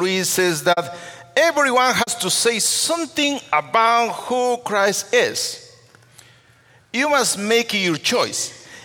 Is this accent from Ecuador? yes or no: yes; Ecuador; In July 1988, there was an IMB missionary in Ecuador, my home country.